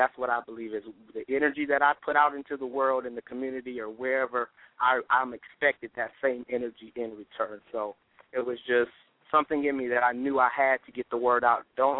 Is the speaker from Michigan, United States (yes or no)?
yes; Ypsilanti, Michigan, United States; I'm from Ypsilanti, Michigan, not a big, big town